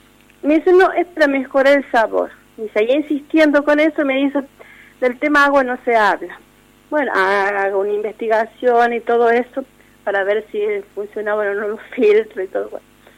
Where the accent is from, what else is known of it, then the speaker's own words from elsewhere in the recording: La Rioja, Argentina; now in Jáchal, Argentina; yo no soy de Hacha, ¿sí? No soy sanjuanina, soy de la provincia de La Rioja, soy vecina, pero hace ya más de 10 años que vivo acá en Hacha